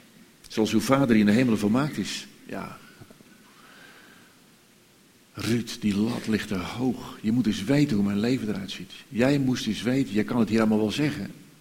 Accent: Netherlands; En dan zijn wij Nederlanders toch nog geneigd van, om daar even een schepje bovenop te doen.

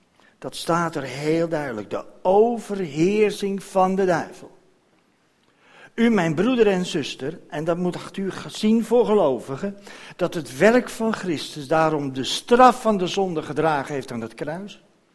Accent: Netherlands; En daar hebben wij als mensen, zeker als Nederlanders, in algemene zin het moeite mee

